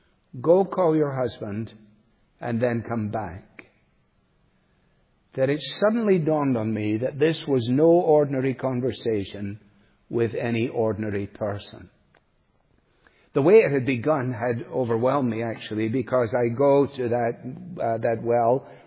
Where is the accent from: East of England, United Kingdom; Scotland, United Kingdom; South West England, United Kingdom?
Scotland, United Kingdom; which pained me as a Scot, but I put it in anyway.